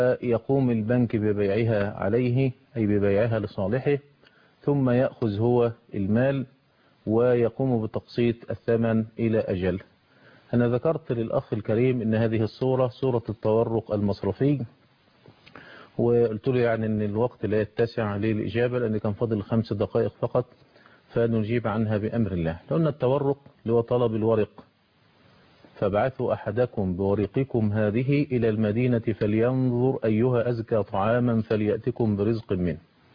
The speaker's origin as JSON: {"language": "Arabic", "country": "Egypt", "said": "وهذا يحدث عندنا في مصر"}